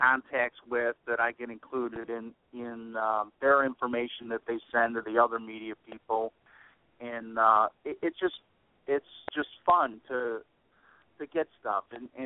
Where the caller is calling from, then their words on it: Schaumburg, Illinois, United States; Yeah, I'm located in Schaumburg, Illinois. It's about 30 miles west of Chicago.